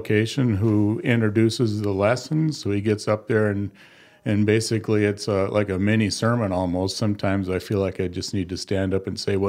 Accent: Aberdeen, South Dakota, United States; I'm originally from Aberdeen, South Dakota. My late wife and I are both from there.

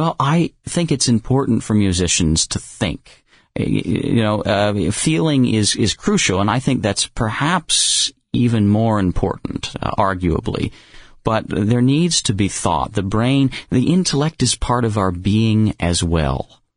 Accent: Washington, Pennsylvania, United States; moved away as an adult; now in Philadelphia, United States; Well, I am a Pennsylvanian. I'm from Washington, which is near Pittsburgh. Then at 18, I moved to this beautiful city of Philadelphia to study at Curtis

